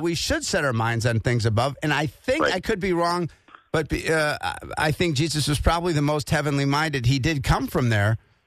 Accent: Wauwatosa, Wisconsin, United States; my hometown of Wauwatosa in suburban Milwaukee

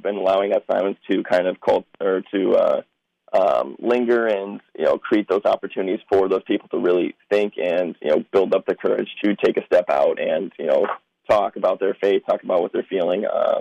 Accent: Minnesota, United States; I mean, growing up in Minnesota, and especially with the University of Minnesota being the only D1 university, I was born and raised a Gopher fan.

